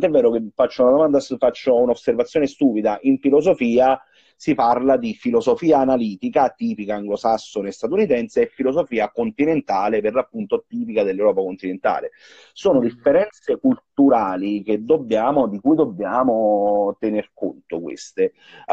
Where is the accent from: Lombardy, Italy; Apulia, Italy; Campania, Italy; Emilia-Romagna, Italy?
Campania, Italy; accent: Campanian; faccio l'esempio, sono campano, come avrete sentito dal dialetto